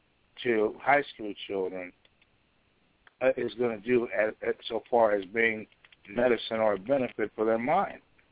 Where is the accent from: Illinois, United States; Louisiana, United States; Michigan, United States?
Illinois, United States; Chicago; I was raised in Chicago, directly under Elijah Muhammad